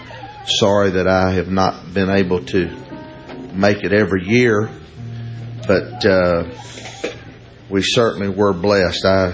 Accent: Alexandria, Louisiana, United States; born there; 1960, I was brought home from the Cabrini Hospital to 35 Texas Avenue in Alexandria, Louisiana. And I was the baby of the family.

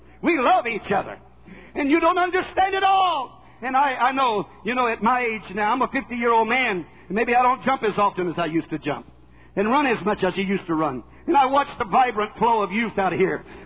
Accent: Nacogdoches, Texas, United States; we was raised in Nacogdoches, but we farmed all over East Texas.

